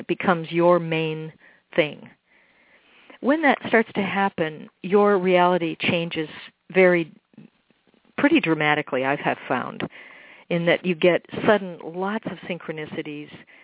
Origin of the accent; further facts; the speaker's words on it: Midwest, United States; I grew up in the Midwest riding horses and being out in nature and drawing and being an artist and reading a lot.